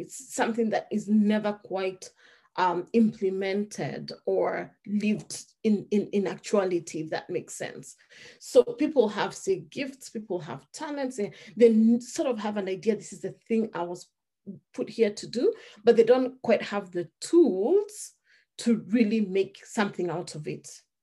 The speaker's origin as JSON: {"language": "English", "country": "Kenya", "accent": "Kenyan British", "said": "I am a Kenyan girl with a Kenyan British accent"}